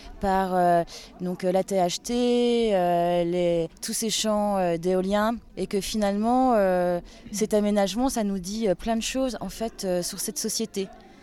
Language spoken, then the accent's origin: French; Grand Est, France; Alors déjà, moi, je viens de Lorraine et j'avais jamais entendu parler d'ici.